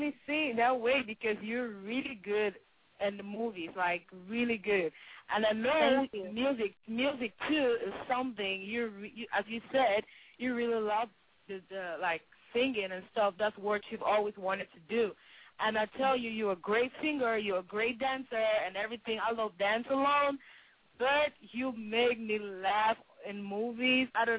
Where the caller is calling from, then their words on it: Maryland, United States; I'm calling from Maryland.